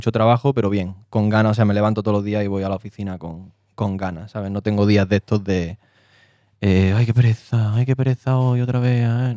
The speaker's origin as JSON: {"language": "Spanish", "town": "San Pedro Alcántara", "region": "Andalusia", "country": "Spain", "also_born_or_lived": "London", "lives_now": "Madrid, Spain", "said": "Sí, soy de Marbella. Te puedo especificar más, que es de San Pedro Alcántara, un pueblo. Y si te especifico más, soy de La Campana."}